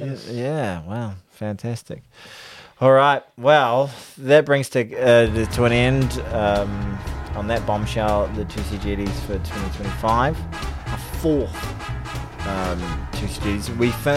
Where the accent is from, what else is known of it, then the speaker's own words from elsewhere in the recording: South Africa; accent: South African; now in Auckland, New Zealand; my South African accent, it's